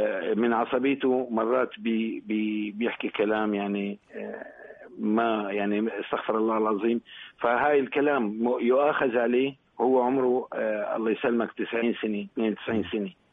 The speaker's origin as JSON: {"language": "Arabic", "country": "Syria", "said": "نحن من سوريا"}